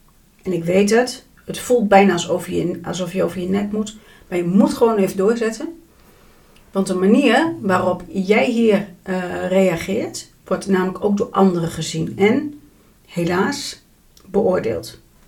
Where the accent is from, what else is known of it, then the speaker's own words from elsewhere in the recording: Overijssel, Netherlands; accent: Twents; En er was één iemand die had een comment geplaatst met iets over mijn Twentse accent.